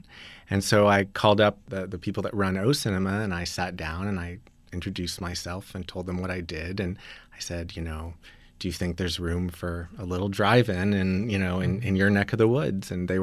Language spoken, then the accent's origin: English; Austin, Texas, United States; Well, I grew up in Austin, Texas, and 3.5 years ago, I was looking for something cool to do for my girlfriend at the time.